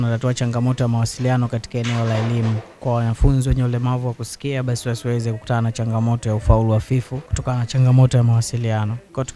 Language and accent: Swahili; Iringa, Tanzania; natokea Iringa